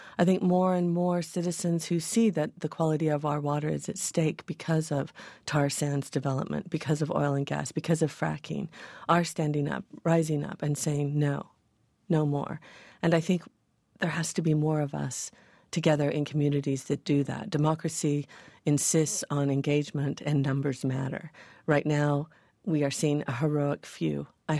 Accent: United States; And being cynical as an American

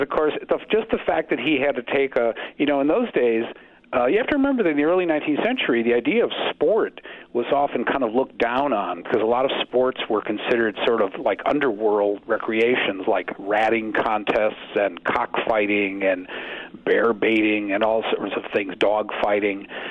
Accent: Minnesota, United States; I'm from Minnesota originally. I've actually spent time up in northern Wisconsin.

